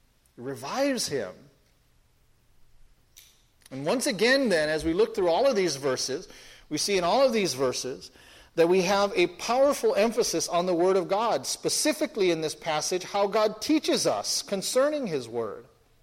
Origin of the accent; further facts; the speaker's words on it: Philippines; Everybody has a little bit of a temper. I'm Filipino.